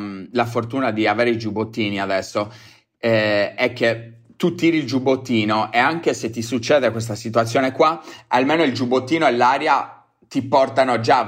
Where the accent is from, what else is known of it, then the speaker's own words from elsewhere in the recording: Capitana, Sardinia, Italy; siamo cresciuti qua a Capitana, qua in Sardegna, da piccolini avevamo queste discese sotto casa